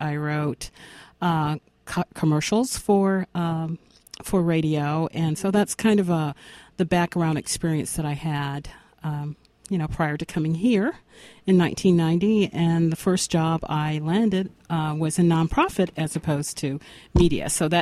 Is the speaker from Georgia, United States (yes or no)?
yes; Columbus, Georgia, United States; When I was growing up in Columbus, Georgia